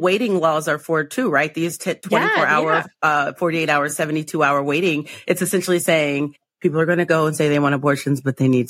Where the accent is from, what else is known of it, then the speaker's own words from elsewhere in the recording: New York, United States; But that's a luxury that I had as a New Yorker.